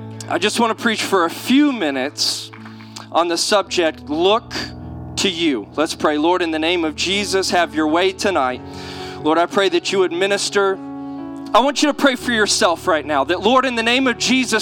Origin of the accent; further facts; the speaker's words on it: Houston, Texas, United States; born there; also born or lived in Missouri; Just to give you a little bit of background on me, I was born in Houston, Texas.